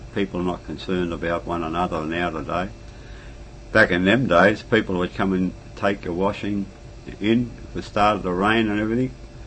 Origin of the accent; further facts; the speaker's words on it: Sydney, New South Wales, Australia; Yeah. No, Ultimo.